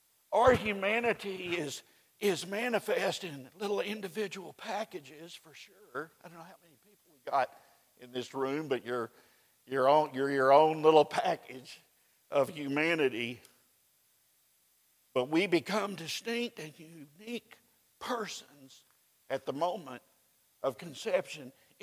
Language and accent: English; Oklahoma, United States; when I was growing up in Oklahoma, two of my best friends were identical twins.